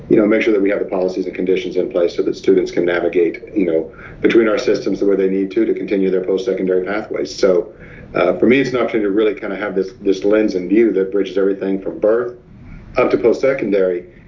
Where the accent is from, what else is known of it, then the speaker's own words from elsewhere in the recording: Florida, United States; Yeah, so for me, you know, I grew up primarily in Florida. I grew up in Pasco County.